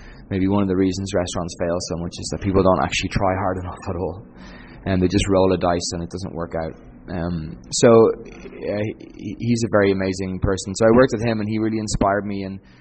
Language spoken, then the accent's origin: English; Ireland; as an Irish guy just cooking 3 years and starting out